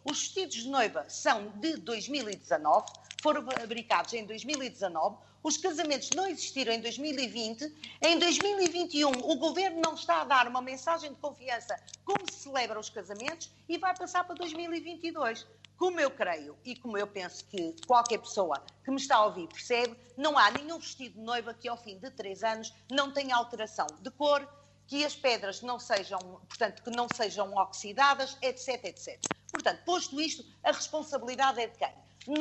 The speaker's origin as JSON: {"language": "Portuguese", "town": "Vila do Conde", "region": "Porto", "country": "Portugal", "said": "sou de Vila do Conde, trabalho na atividade há 31 anos"}